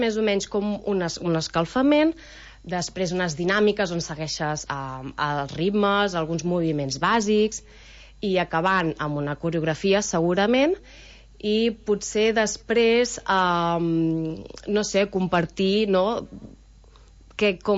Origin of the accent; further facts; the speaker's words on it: Ventalló, Catalonia, Spain; jo soc de Ventalló i soc part de l'Associació Cultural